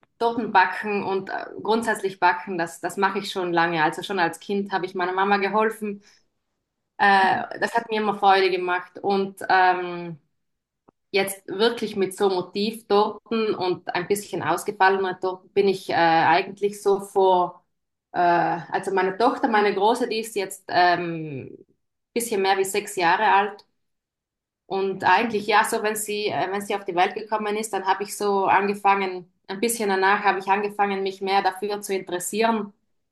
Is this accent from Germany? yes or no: no; Trentino-Alto Adige, Italy; ich bin aus Südtirol und ich wohne hier mit meinem Mann und meinen zwei Kindern.